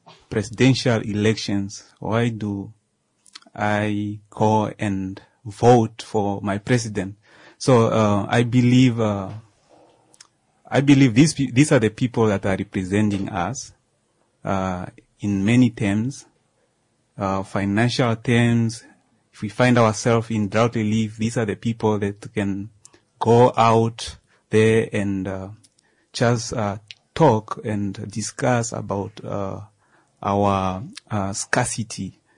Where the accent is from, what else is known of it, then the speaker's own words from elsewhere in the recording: Oambungu, Oshana, Namibia; I come from Oambungu village, just in Ongwadiva constituency, or you can say Onamtai village. That's where I came from.